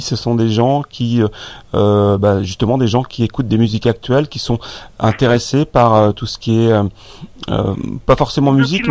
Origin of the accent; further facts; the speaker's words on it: Pays de la Loire, France; Je ne suis pas nantais, je suis sartois de Haute-Sarthe.